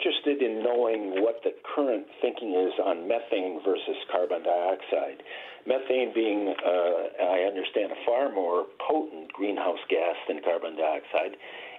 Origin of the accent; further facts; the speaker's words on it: Cleveland, Ohio, United States; I was originally from Cleveland, Ohio, and the Natural History Museum there has a long wall